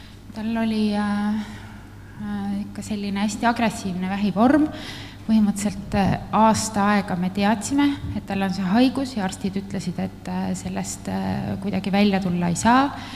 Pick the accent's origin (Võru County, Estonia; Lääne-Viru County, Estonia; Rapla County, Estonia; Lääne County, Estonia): Võru County, Estonia; Võru; Ma tegelikult olen Võrust pärit ja käin Võrus baptisti koguduses.